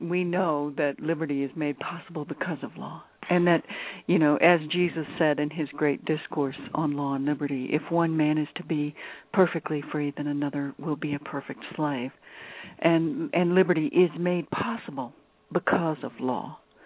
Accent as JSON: {"language": "English", "region": "Colorado", "country": "United States", "tie": "born or raised there", "said": "Area code 303, you're in my home state."}